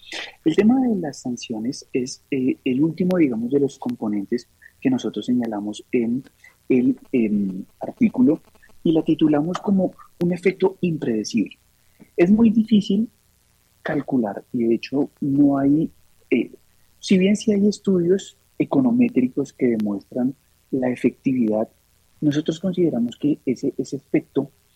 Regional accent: Colombia; como ciudadanos del mundo, como ciudadanos colombianos

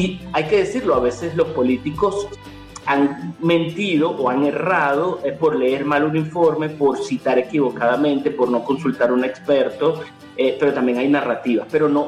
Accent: Venezuela; para mí como venezolano, porque parece que da un círculo

